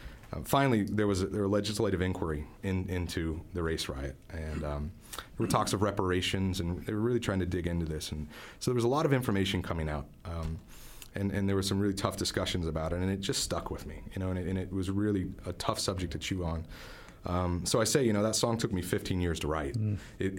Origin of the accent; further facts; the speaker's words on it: Tulsa, Oklahoma, United States; growing up in Tulsa, I was a big Tulsa historian. I was very proud of Tulsa's history.